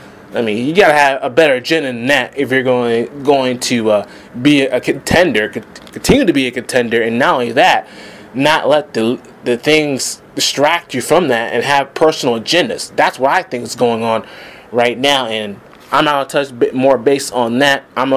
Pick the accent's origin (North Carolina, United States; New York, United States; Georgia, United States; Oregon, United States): Georgia, United States; Of course, I'm from Georgia as well.